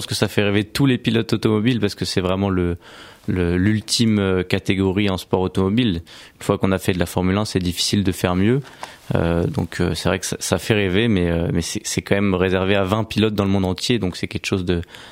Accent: Ronquerolles, Île-de-France, France; also born or lived in Pontoise; Et ma mère habitait depuis 3 ans, il me semble, à Ronquerolles, donc j'ai vraiment toujours vécu à Ronquerolles étant jeune.

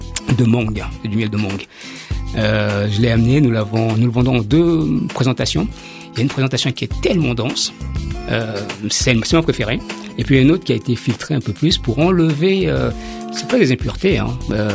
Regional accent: Central African Republic; moved away as an adult; now in France; quand j'étais enfant, j'ai étudié en Centrafrique, après le bac, okay, je suis arrivé en France en maths sup au lycée militaire d'Aix.

